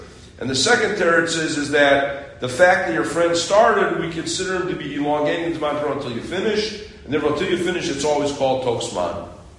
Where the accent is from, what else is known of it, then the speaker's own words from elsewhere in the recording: Peoria, Illinois, United States; I grew up in Peoria, Illinois.